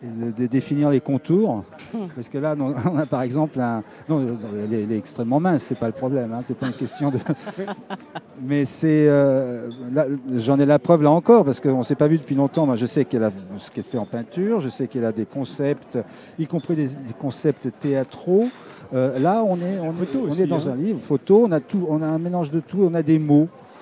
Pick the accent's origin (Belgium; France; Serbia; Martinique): Serbia; Belgrade; quand je suis arrivé de Belgrade, on me disait c'est la capitale de la Roumanie. Je dis non, de Yougoslavie.